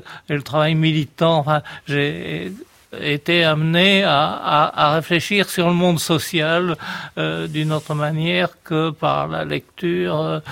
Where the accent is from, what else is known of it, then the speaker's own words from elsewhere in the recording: Nouvelle-Aquitaine, France; born there; Je suis né en Gironde et j'ai toujours vécu dans le sud-ouest. J'ai longtemps vécu dans le sud-ouest. Après, j'ai fait mes études secondaires à Montauban et puis je suis arrivé en Hippocagne à Bordeaux